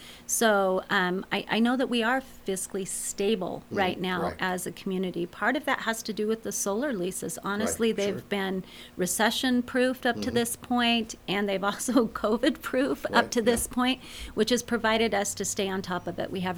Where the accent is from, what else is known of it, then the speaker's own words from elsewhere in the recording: Henderson, Nevada, United States; now in Boulder City, United States; And I grew up in Henderson, like I told you.